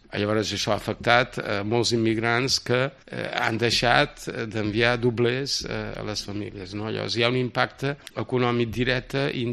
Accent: Balearic Islands, Spain; som menorquins, però el que ens uneix és la fe.

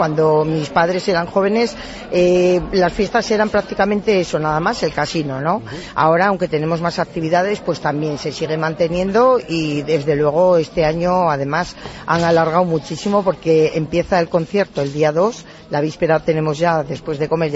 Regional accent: Navarre, Spain; Hombre, como buenos riberos, somos navarros

